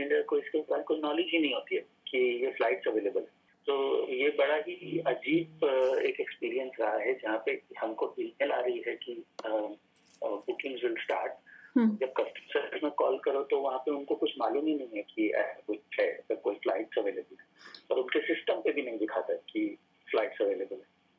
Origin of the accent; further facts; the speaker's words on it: Faridabad, Haryana, India; मेरा home town Faridabad में है, मैं पेरेंट्स के साथ रहूंगा